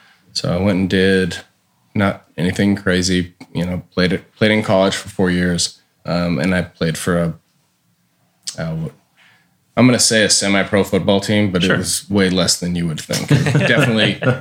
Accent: Lincoln, Nebraska, United States; born there; also born or lived in North Dakota; born in Lincoln, Nebraska.

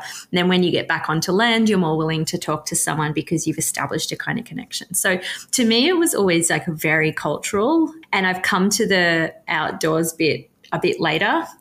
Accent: New South Wales, Australia; when I went back to my hometown, I was there and there was this graffiti one day I saw saying, "Save Broken Head," my local beach

